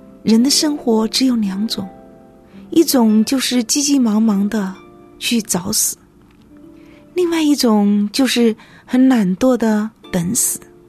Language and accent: Chinese; China; moved away as an adult; now in United States; 当我从中国来到美国的时候，是因为厌倦了北京的生活